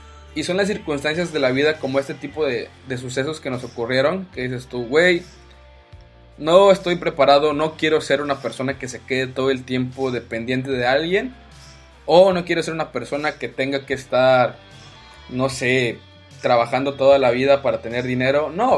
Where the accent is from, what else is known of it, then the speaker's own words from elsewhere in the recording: Ciudad Valles, San Luis Potosí, Mexico; donde yo crecí, en Ciudad Valles, y es un lugar que realmente muchas personas tienen carencias.